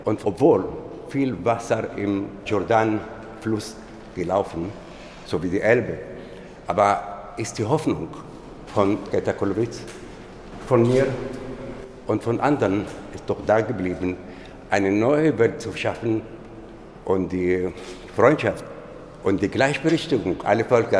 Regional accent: Haifa, Haifa District, Israel; Also ich bin ja Palästinenser, aber ich gehöre dem Staat Israel. Meine Heimat ist Haifa in Israel.

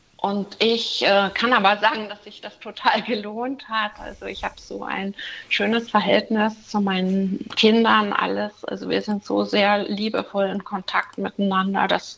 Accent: Germany; Also ich bin in der DDR groß geworden.

